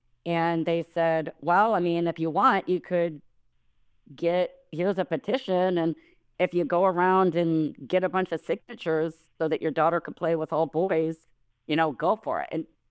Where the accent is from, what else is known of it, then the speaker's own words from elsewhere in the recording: Minnesota, United States; born there; I was 6 years old. I was born in Minnesota, and there was only a boys' t-ball team.